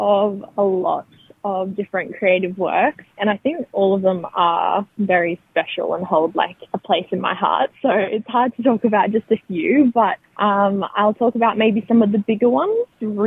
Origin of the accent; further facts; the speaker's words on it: New South Wales, Australia; I am from Wiradjuri country in the central west of New South Wales. I grew up out that way before heading to the central coast to study at Naysda Dance College